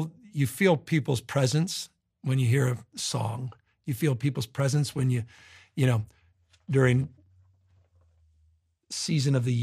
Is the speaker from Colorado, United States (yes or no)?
no; San Francisco, California, United States; I've never seen a peregrine. I grew up in San Francisco in my life.